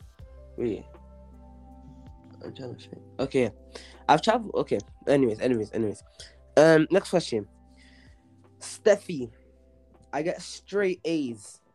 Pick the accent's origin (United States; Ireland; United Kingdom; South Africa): Ireland; I'm Irish. Ireland is in Europe.